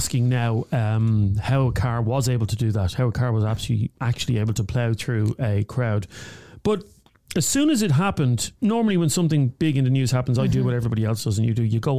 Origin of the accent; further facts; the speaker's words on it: Ireland; I'm an Irish Muslim woman, and I was shocked, like everybody else, when I watched what was happening in Liverpool.